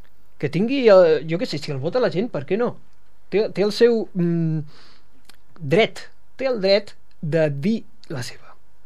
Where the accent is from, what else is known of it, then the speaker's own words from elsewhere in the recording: Sant Feliu, Catalonia, Spain; n'enorgulleixo molt del meu poble i em compraré la mascota de Sant Feliu